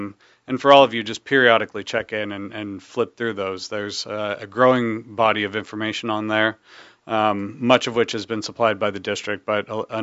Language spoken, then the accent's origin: English; Seattle, Washington, United States; So anyway, I'm from Seattle. I love it myself.